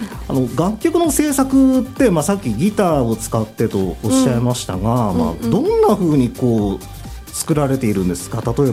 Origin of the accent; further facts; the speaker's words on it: Nagasaki, Japan; 僕長崎なんですよね。